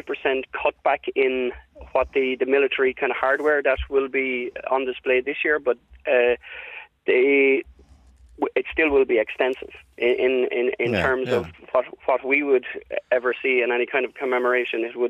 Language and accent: English; Wexford, Leinster, Ireland; I'm originally from Wexford